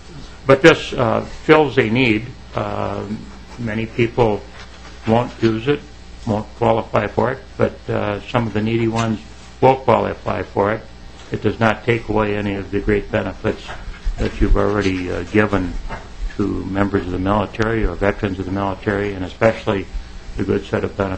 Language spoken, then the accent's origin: English; Hastings, Minnesota, United States; I'm from Hastings. I'm retired from the Minnesota National Guard